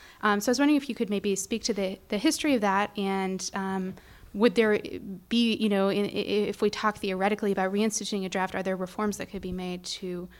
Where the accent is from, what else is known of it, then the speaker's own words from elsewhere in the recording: San Francisco, California, United States; I'm from San Francisco.